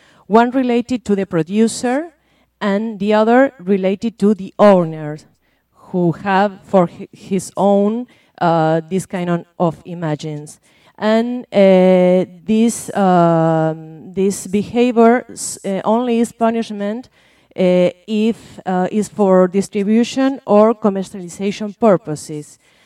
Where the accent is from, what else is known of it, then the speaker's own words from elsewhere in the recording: Argentina; I'm from Argentina.